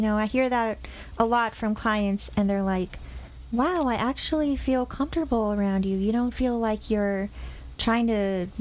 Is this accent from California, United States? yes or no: yes; California, United States; Yes, yes. So I grew up in Orange County.